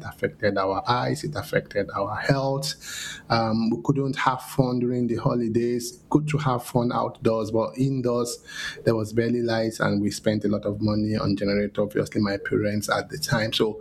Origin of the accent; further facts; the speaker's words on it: Nigeria; I grew up in Nigeria, so I experienced this firsthand.